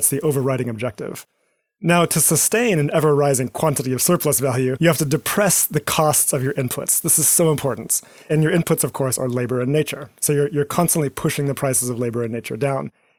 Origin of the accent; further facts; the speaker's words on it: Eswatini; my background growing up in Eswatini in Southern Africa, I think played a very important role